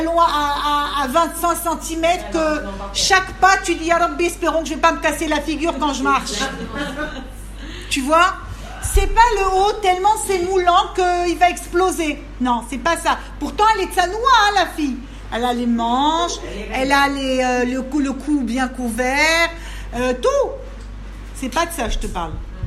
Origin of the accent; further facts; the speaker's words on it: Paris, Île-de-France, France; Maintenant moi je venais de Paris, je comprenais pas.